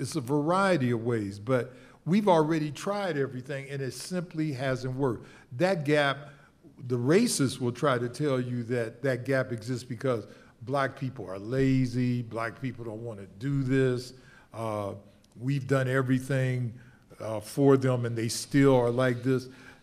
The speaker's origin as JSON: {"language": "English", "region": "Ohio", "country": "United States", "tie": "born or raised there", "said": "Black codes in my home state of Ohio."}